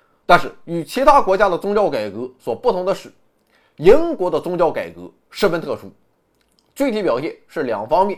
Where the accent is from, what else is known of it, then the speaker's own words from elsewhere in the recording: China; 在我们中国人看来